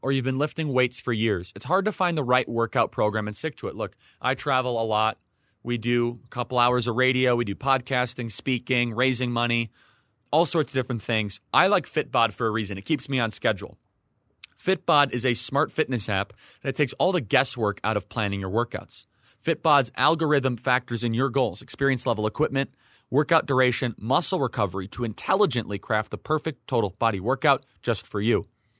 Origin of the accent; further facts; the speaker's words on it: Illinois, United States; And I try to tell people that the Democrats, when I was growing up, I grew up in Illinois, they were a center-right party compared to where we are today.